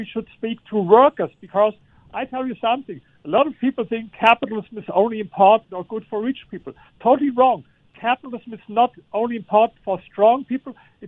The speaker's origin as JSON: {"language": "English", "country": "Germany", "second_language": "English", "said": "for example, I come from Germany."}